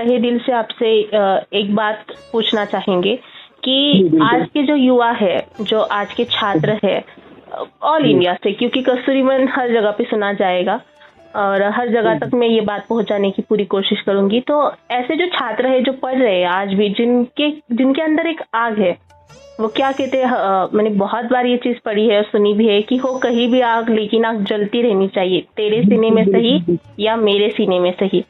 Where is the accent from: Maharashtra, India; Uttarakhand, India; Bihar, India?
Maharashtra, India; Sambhajinagar; अभी मैं महाराष्ट्र से हूँ, महाराष्ट्र औरंगाबाद जिसका नाम अभी बदल दिया गया है, अभी वो संभाजीनगर है, तो मैं संभाजीनगर से हूँ